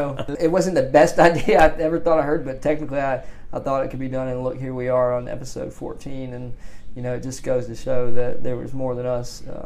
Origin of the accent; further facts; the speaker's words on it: Birmingham, Alabama, United States; I grew up in Birmingham. I'm a native of Alabama. To a good family. I remember being loved.